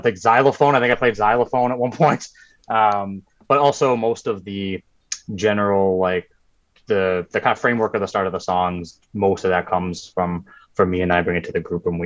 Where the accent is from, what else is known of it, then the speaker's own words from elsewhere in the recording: Toronto, Ontario, Canada; also born or lived in Winnipeg; So I'm born and raised in Toronto. I lived in Winnipeg.